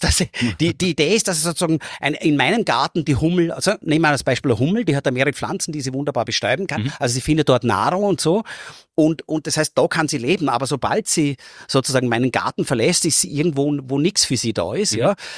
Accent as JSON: {"language": "German", "region": "Vorarlberg", "country": "Austria", "tie": "born or raised there"}